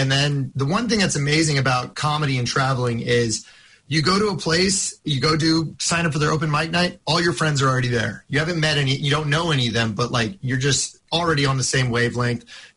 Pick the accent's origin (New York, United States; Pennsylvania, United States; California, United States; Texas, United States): Texas, United States; also born or lived in Asia; I grew up in Texas, which, you know, kind of led to a lot of just bizarre scenarios